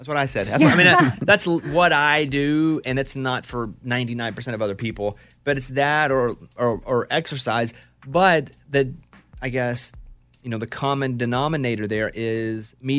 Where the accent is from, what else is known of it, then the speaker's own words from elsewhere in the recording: Arkansas, United States; Now, me growing up in Arkansas